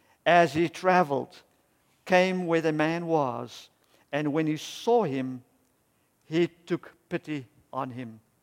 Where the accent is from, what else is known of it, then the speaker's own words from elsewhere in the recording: South Africa; The first story happened in South Africa, my home country